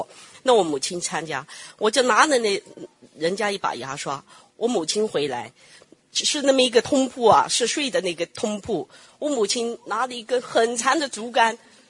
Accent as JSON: {"language": "Chinese", "town": "Kunming", "region": "Yunnan", "country": "China", "tie": "born or raised there", "said": "这个是有一次呢，那个时候是围海造田，我在昆明长大嘛，围海造田那个时候就是解放以后围海造田"}